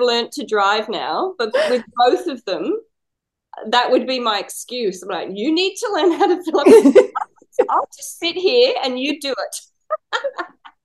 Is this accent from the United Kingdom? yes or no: yes; England, United Kingdom; I'm from England, have a, maybe a little bit of an accent